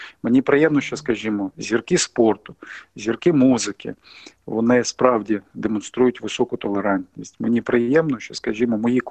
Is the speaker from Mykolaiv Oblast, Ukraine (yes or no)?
yes; Mykolaiv Oblast, Ukraine; Я сам уродженець Миколаївщини, і мені приємно